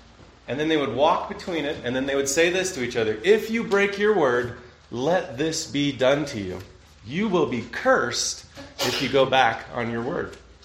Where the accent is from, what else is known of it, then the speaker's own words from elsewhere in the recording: Wyoming, United States; now in Fort Collins, United States; I'm from Wyoming, but now live in Fort Collins.